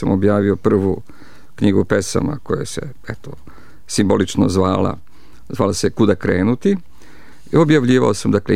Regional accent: Vršac, Vojvodina, Serbia; Na neki način odrastao sam u pozorištu u Vršcu i pozorište sam zavoleo od mladih dana, od malih nogu, kako se kaže, i bio član dečije scene u Vršcu.

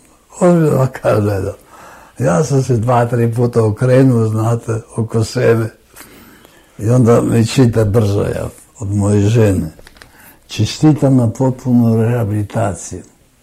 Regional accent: Vienna, Austria; born there; moved away; Ja sam rođen u Beču.

